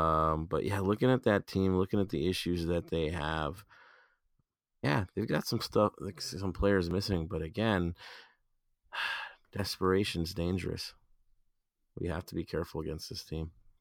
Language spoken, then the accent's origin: English; United States; Deal with it. I'm American. That's how it goes.